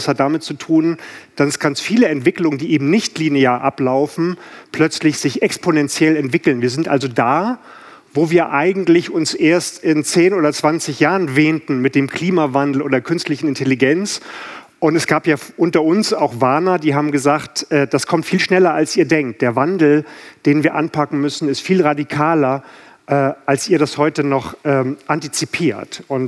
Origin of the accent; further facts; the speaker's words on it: Hamburg, Germany; Ich komme aus Hamburg.